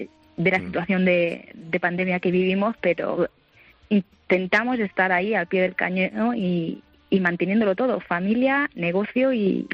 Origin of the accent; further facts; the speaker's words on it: Mataró, Catalonia, Spain; Yo, de hecho, provengo de una gran ciudad. Yo crecí y nací en Mataró, en Barcelona, la provincia de Barcelona.